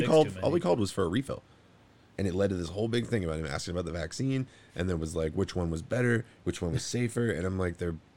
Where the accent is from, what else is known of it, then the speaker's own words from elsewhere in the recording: Winnipeg, Manitoba, Canada; I'm from Winnipeg.